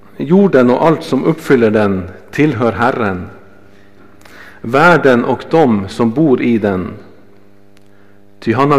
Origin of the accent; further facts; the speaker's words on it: Norway; now in Sweden; I Norge, där jag kommer ifrån, så är det på julafton.